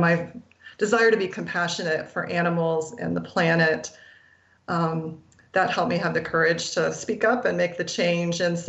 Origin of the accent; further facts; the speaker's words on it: Iowa, United States; I grew up in Iowa, and I really had no idea about factory farming or things like that.